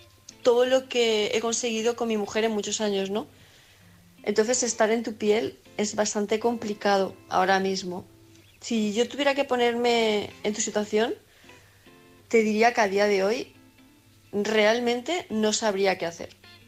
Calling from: Palma de Mallorca, Balearic Islands, Spain; de Palma de Mallorca

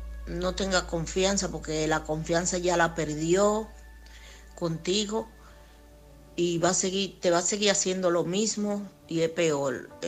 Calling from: Alcorcón, Community of Madrid, Spain; de Madrid, de Alcorcón.

